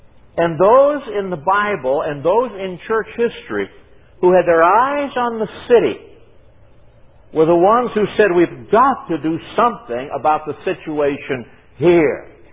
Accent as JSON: {"language": "English", "town": "Chicago", "region": "Illinois", "country": "United States", "tie": "born or raised there", "said": "Now, I grew up in Chicago. Where on a clear day you could see your feet."}